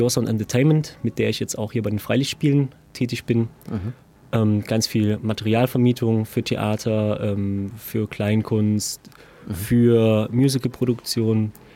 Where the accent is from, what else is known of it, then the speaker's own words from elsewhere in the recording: Schmölln, Thuringia, Germany; now in Essen, Germany; Also ursprünglich komme ich aus Schmölln, das ist eine kleine Stadt in Thüringen, Osten von Thüringen. Und wohnhaft bin ich in Essen.